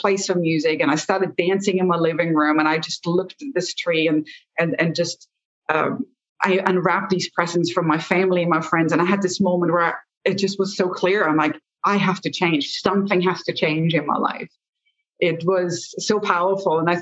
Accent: Austria; English is a second language; moved away as an adult; So I'm originally from Austria, born and raised in Austria, and actually was there until about age 22.

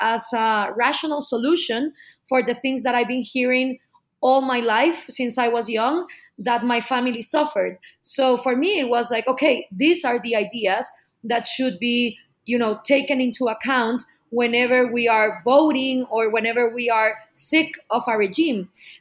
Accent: Guatemala; now in Mexico City, Mexico; I live in Mexico City. I'm originally from Guatemala. My family is a little bit from all over the place. My dad is from Cuba, and my mom is half Hungarian and half Guatemalan.

